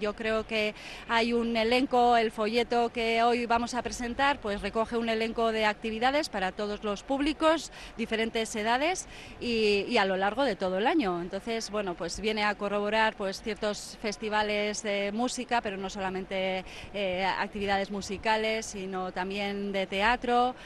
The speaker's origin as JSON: {"language": "Spanish", "town": "Bilbao", "region": "Basque Country", "country": "Spain", "said": "Yo creo que como bilbaína, pues, esto es una bilbainada"}